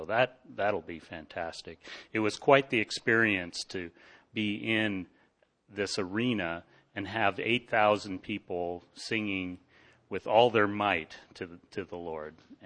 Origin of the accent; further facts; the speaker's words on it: Ontario, Canada; born there; I said, I was born in Ontario